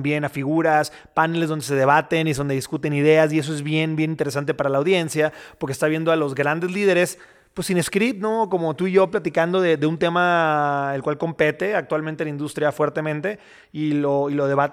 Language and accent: Spanish; Mazatlán, Sinaloa, Mexico; nació en Mazatlán, en Sinaloa. Soy sinaloense.